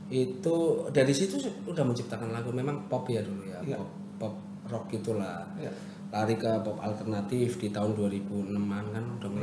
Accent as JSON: {"language": "Indonesian", "town": "Purwokerto", "region": "Central Java", "country": "Indonesia", "tie": "born there", "said": "Asal Banjarnegara tapi lahiran Purwokerto."}